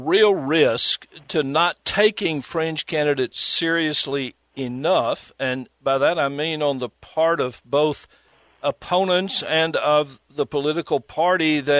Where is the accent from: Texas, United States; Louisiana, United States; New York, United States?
Louisiana, United States; Unfortunately, my home state of Louisiana has a particularly colorful and at times shameful history of fringe political candidates.